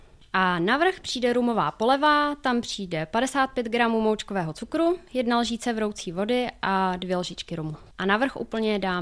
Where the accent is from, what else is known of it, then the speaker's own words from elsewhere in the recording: Hradec Králové Region, Czechia; Já nejsem z Miletína, my jsme od Trutnova kousek